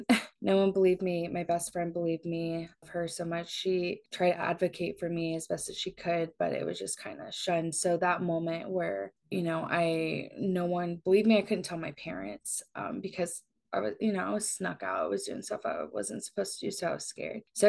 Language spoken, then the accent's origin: English; the South, United States; One, because like I'm from the South and mental health like did not exist down there.